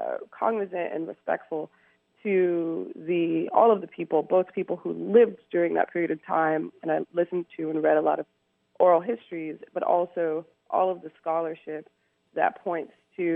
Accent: Los Angeles, California, United States; and I'm from Los Angeles, so 1965 in Watts

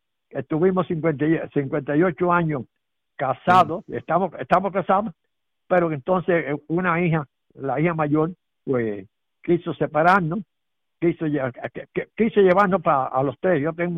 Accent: Cuba; yo soy cubano, a mucha honra, llevo así aquí 63 años

